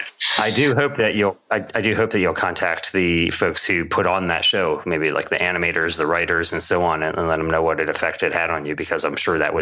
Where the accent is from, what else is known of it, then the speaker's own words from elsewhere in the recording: East Coast, United States; now in California, United States; You know, I grew up on the East Coast and now live in California